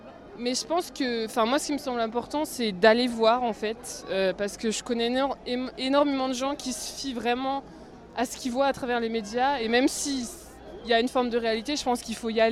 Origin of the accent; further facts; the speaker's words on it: Dijon, Bourgogne-Franche-Comté, France; now in Germany; moi en fait j'habite en Allemagne, mais je suis originaire de Dijon et je suis de retour en France pour quelques temps.